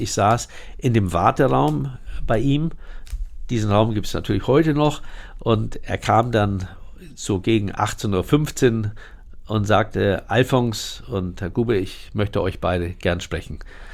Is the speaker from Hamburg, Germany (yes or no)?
yes; Moorburg, Hamburg, Germany; born there; Und wenn ich geradeaus schaue, dann gucke ich nach Moorburg, dort wo ich geboren bin.